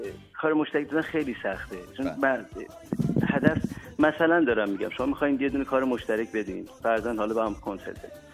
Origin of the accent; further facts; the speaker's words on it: Tehran, Tehran Province, Iran; also born or lived in Garmsar / Sari; پدرم اصالت شیرسکوییه، بعد مادرم بابالیه، بعد خودم هم توی تهران بزرگ شدم، 3 سالی هم توی گرمسار زندگی کردم. خیلی جالبه که بابل زندگی نکردم. بعد بهترین روزای زندگی هم تو ساری زندگی کردم،